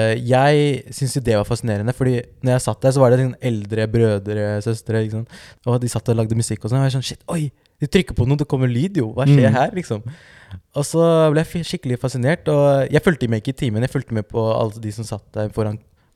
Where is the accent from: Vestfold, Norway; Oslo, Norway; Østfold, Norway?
Oslo, Norway; fordi jeg er liksom fra Groruddalen